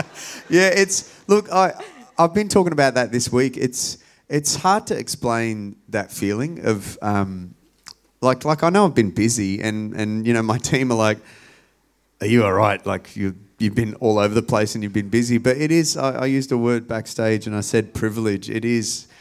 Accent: Adelaide, South Australia, Australia; I grew up in Adelaide, and Adelaide always gets skipped by a lot of my favourite artists.

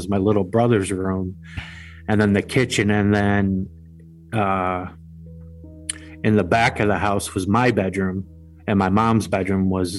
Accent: Buffalo, New York, United States; born or raised there

